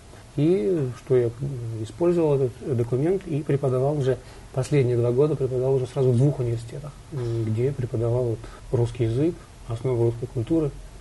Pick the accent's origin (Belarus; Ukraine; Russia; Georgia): Russia; Rostov Oblast; родом я с Ростовской области. Родители мои переехали в Ленинградскую область уже больше 15 лет назад.